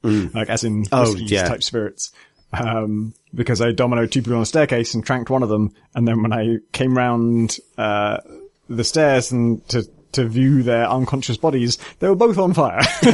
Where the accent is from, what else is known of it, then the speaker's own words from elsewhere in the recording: England, United Kingdom; Yeah, that spoke to me as an Englishman.